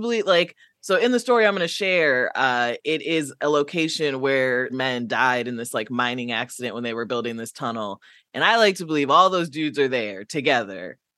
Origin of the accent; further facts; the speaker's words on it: Midwest, United States; And I'm from the Midwest, so I knew a bit about camping